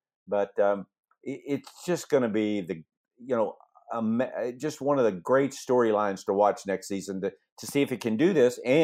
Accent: Houston, Texas, United States; When Yao Ming came to the Houston Rockets, my hometown

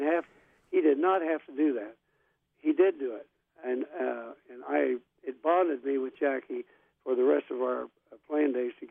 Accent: Anderson, Indiana, United States; there was a section of my hometown of Anderson, Indiana, called Hazelwood.

